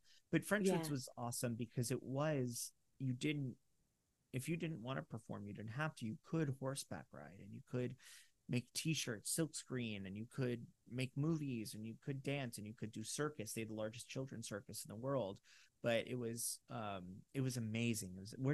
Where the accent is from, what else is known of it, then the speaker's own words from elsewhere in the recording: Fort Lauderdale, Florida, United States; And I actually really loved growing up in Fort Lauderdale